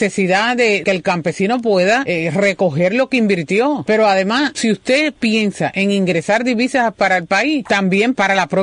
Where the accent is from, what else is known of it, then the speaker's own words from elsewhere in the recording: Las Tunas, Cuba; moved away; yo lo viví en Cuba. El mercado, yo soy de las Tunas y los mercados estaban llenos